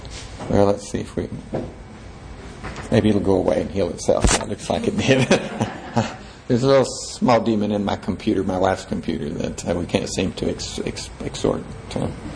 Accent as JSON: {"language": "English", "town": "Corpus Christi", "region": "Texas", "country": "United States", "tie": "born or raised there", "said": "I grew up in Corpus Christi, Texas. I never saw a coconut on a tree."}